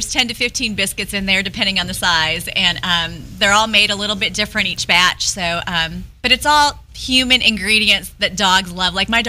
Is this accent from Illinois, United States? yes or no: yes; Chicago, Illinois, United States; Then next week we have two going to Chicago on a transport that I'm driving, since that's my home state